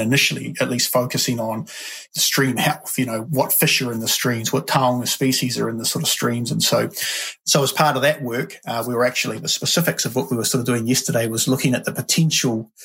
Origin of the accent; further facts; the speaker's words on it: Tokoroa, Waikato, New Zealand; also born or lived in Hamilton; Oh, no, I'm a total townie. Born in Kirikiriroa, but my hometown where I grew up is Tokoroa.